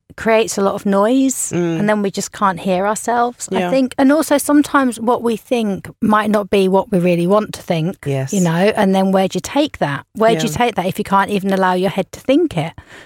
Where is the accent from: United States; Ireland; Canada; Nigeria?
Ireland; And I'm Irish.